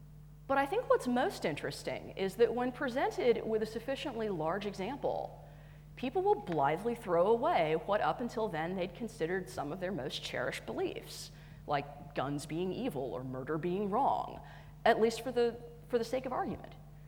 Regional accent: Texas, United States; I'm used to reactionaries. I grew up in Texas.

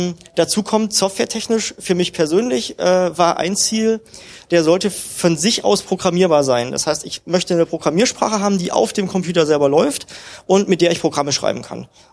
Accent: Germany; Ich bin auf der östlichen Seite des Eisernen Vorhangs groß geworden in der DDR.

